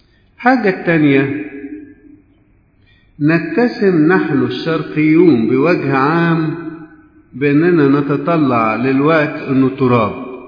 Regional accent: Egypt; أمثلة كتير، نفسنا نتعلم كمصريين الجيل الجديد ما يرقدش مننا الحاجة الغلط بتاعتنا.

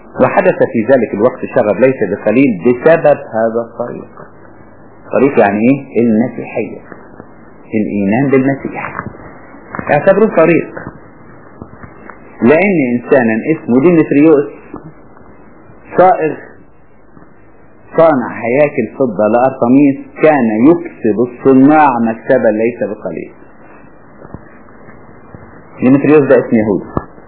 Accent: Egypt; كان غالبية السياخ هنا عندنا في مصر يهود.

